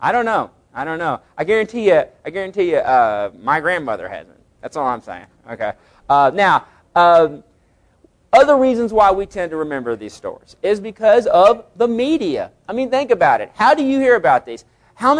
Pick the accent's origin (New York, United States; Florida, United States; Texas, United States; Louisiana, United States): Texas, United States; Vernon; I am from Vernon, Texas. How many of you know where Vernon, Texas is?